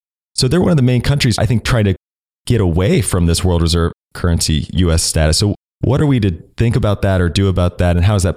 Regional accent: United States; Well, being an American, I certainly hope you're right.

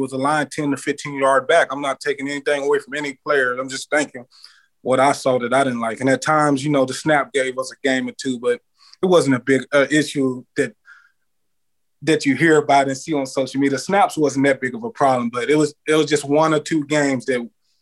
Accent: Mississippi, United States; I'm from Mississippi.

